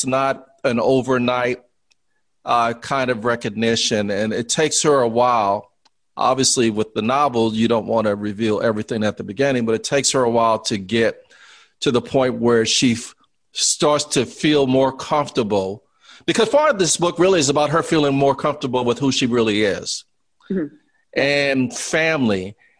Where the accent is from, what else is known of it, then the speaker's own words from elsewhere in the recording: New Orleans, Louisiana, United States; And honestly, I'm from New Orleans. There's some tangle webs of relationships.